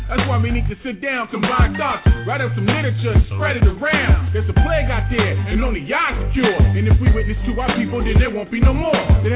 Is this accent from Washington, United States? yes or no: yes; Tacoma, Washington, United States; I'm from Tacoma and always seeking the fellowship